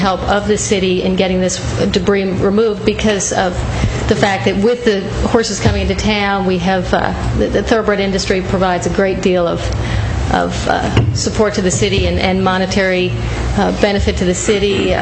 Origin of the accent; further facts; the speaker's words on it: Johnston, South Carolina, United States; from Johnston, South Carolina.